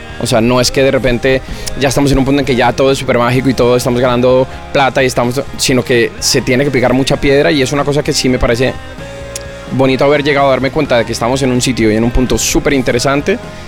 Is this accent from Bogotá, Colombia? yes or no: yes; Bogotá, Colombia; moved away as an adult; now in Spain; Me vine de Colombia porque estaba bastante aburrido allí, en Bogotá.